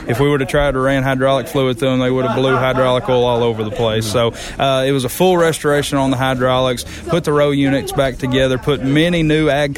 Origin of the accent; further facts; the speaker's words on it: Herndon, Kentucky, United States; also born or lived in South Christian; Growing up in South Christian and being from Herndon originally and going to church with the Young family my whole young life, it was neat to have that family tie.